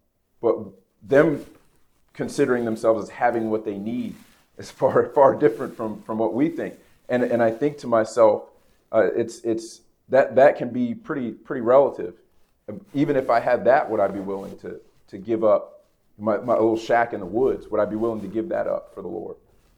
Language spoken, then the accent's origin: English; United States; As an American, that can also be a common struggle.